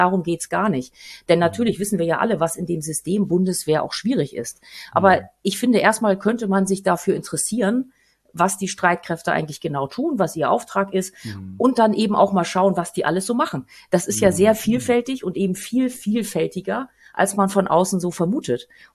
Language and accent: German; Hamburg, Germany; wenn ich jetzt als Hamburgerin so ein bisschen das Revue passieren lasse, dann sind mir hier 30 Jahre lang nie irgendwo Soldaten begegnet.